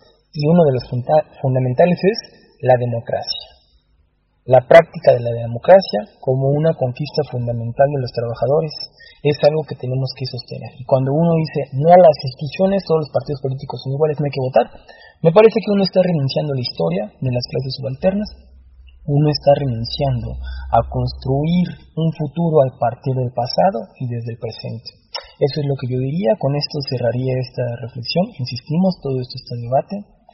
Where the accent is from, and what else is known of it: Mexico